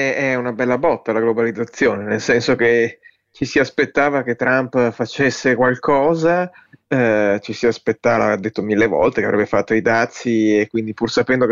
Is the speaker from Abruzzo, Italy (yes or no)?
no; Modena, Emilia-Romagna, Italy; io vengo appunto da Modena, lì c'è la Packaging Valley